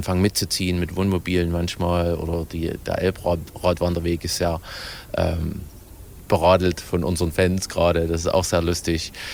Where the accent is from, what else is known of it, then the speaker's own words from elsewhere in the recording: Saxony, Germany; Ich habe die ja als Erzgebirgler auch noch nie bereist.